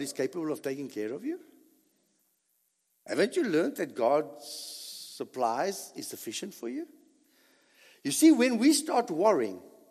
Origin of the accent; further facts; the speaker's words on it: South Africa; I call it a handbag. I'm still South African, man.